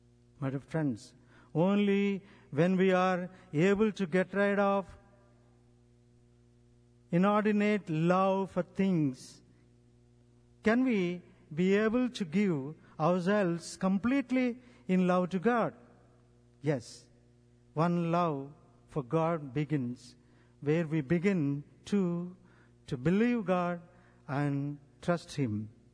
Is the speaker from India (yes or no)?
yes; India; from India. I am a priest from the Diocese of Eluru, located in southern India.